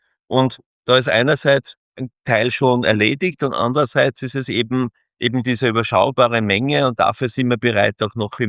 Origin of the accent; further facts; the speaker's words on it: Austria; wir sind ja Österreicher und wir lieben unseren patriotischen Ansatz und daher auch Wien gewählt.